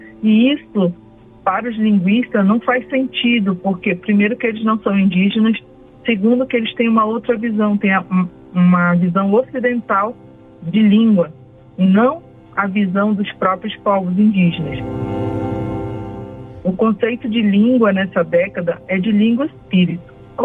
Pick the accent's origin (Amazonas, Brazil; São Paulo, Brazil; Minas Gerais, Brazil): Amazonas, Brazil; Santo Antônio do Içá; Eu sou do povo Cocama. … Sou do Alto Solimões, no Amazonas, de Santo Antônio do Içá. Sou professora da Universidade de Brasília.